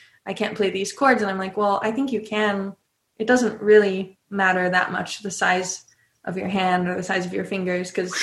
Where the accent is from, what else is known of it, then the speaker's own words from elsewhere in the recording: California, United States; So I grew up in California. My dad is from Illinois, and his dad played the banjo, my grandpa.